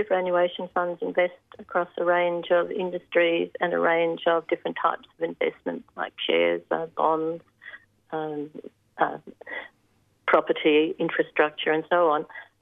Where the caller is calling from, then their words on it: Castlemaine, Victoria, Australia; I'm joining you from Jarrah country, land that was never ceded in Castlemaine.